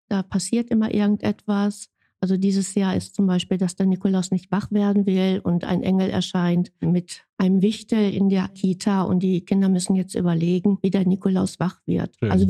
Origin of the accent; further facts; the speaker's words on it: Gelsenkirchen, North Rhine-Westphalia, Germany; Gelsenkirchen in Erle. Das ist wirklich meine Heimat und Heimat ist immer da, wo man sich besonders wohlfühlt. Und ich bin im Erler Krankenhaus geboren. Ich bin dort zur Schule gegangen. Ich habe dort geheiratet und ich bin rundum Erlerin, ja.